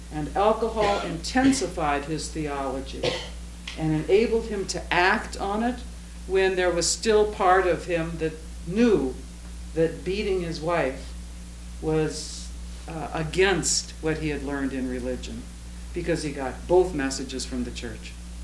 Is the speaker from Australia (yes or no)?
no; North Dakota, United States; when I was growing up in North and South Dakota, my father is a retired UCC minister, and we would drive to see the grandparents in Wishick, North Dakota, or Turtle Lake, North Dakota